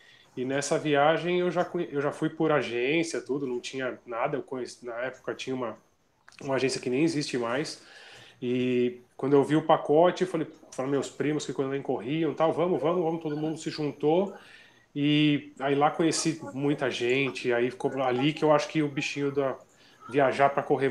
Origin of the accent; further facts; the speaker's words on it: São Paulo, Brazil; Sou de São Paulo.